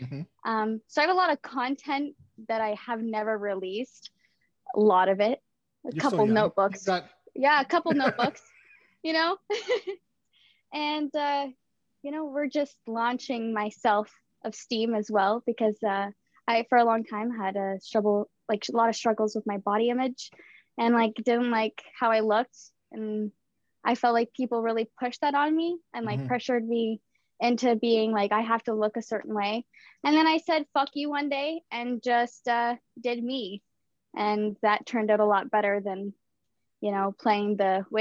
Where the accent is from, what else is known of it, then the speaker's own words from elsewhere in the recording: Bracebridge, Ontario, Canada; I am 20 years old. I am from Bracebridge, Ontario, which is also known as Muskoka District. I was born and raised here, lived here pretty much all my life, other than for a couple months off and on during high school